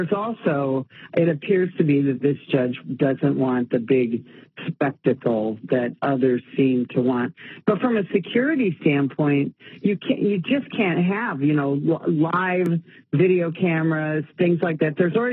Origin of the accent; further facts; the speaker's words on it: Illinois, United States; I come from Illinois. That's where I was a cop. We arrest our politicians on a regular basis on both sides.